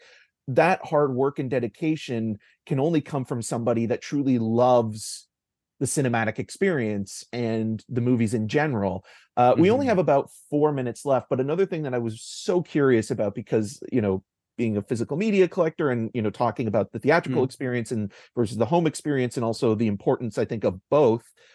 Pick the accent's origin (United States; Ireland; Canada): Canada; Peterborough, Ontario; I grew up in Peterborough, which wasn't too far away